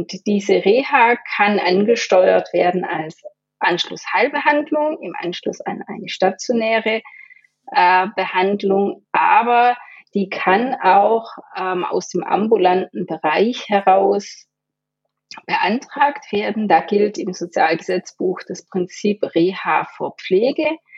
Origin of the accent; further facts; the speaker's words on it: Stuttgart, Baden-Württemberg, Germany; accent: Stuttgart dialect; also jetzt sage ich es mal in meinem Stuttgarter Dialekt